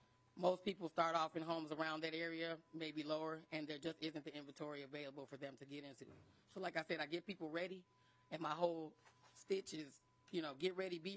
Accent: Gary, Indiana, United States; I'm originally from Gary, Indiana. I moved here in about 1992.

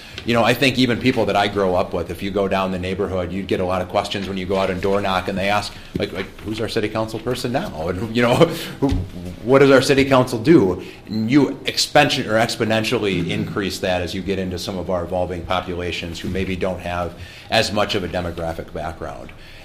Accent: Austin, Texas, United States; for me growing up in Austin, and I had a pretty good idea of who I needed to contact, where City Hall was

